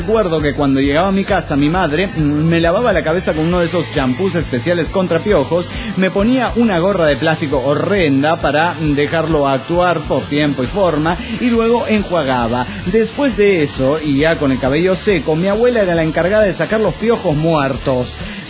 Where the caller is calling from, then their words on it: Tecámac, State of Mexico, Mexico; de Tecamac